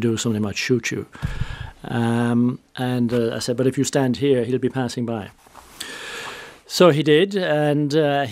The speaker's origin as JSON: {"language": "English", "country": "Ireland", "said": "I said, no, I'm perfectly happy with the citizenship I have. I'm Irish and I'm never going to change from that."}